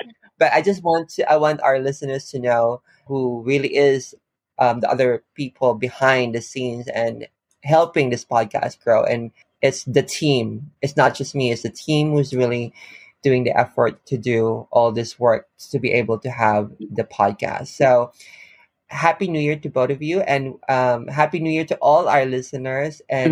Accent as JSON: {"language": "English", "country": "Philippines", "said": "Like, I'm from the Philippines."}